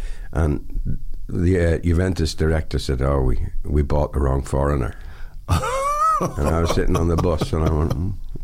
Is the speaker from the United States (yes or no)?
no; Ireland; And, you know, I don't do heat. Being Irish, white skin, I don't do the heat very well.